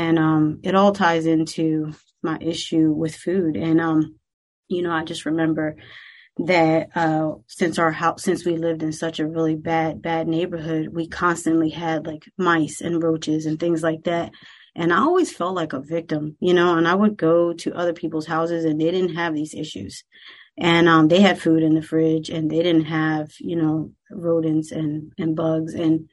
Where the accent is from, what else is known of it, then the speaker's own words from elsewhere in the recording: Camden, New Jersey, United States; Well, I am from Camden, New Jersey. It's in South Jersey, if any of you know where that is. And I grew up in a very poor household.